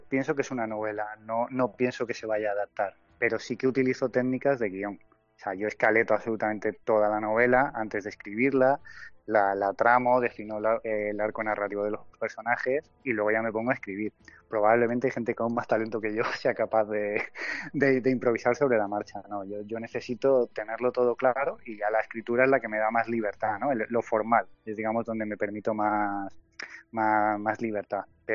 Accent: Málaga, Andalusia, Spain; now in Seville, Spain; Como malagueño y en este caso también que llevo viviendo en Sevilla 2 años

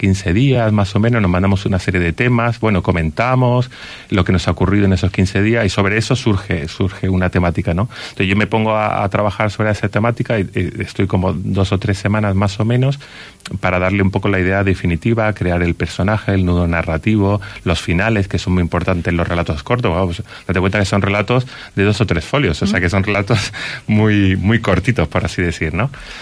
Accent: León, Castile and León, Spain; Yo llevo muchos años aquí viviendo en León. Yo me considero leonés

